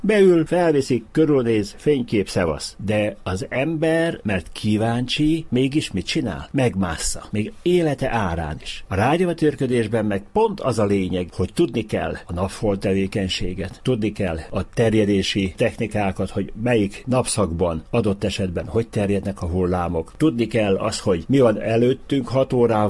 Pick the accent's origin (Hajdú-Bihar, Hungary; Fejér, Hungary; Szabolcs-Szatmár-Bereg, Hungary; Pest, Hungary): Hajdú-Bihar, Hungary; Debrecen; also born or lived in Tótkomlós; 49 év, 50, amióta itt élek. És hát természetesen, hogy idomultam. Én most már, bár származásilag természetesen Tótkomlósinak tartom magam, de debreceni vagyok.